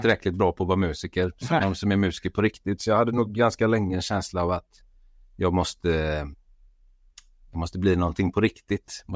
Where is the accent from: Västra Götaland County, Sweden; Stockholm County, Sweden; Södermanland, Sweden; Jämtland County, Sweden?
Västra Götaland County, Sweden; Gothenburg; Jag är göteborgare.